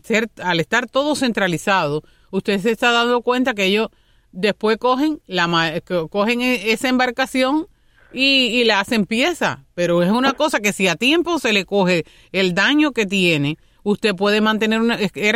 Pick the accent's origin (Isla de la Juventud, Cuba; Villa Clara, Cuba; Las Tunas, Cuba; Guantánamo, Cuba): Las Tunas, Cuba; yo soy de Las Tunas y recuerdo bien a fines más o menos de los años 80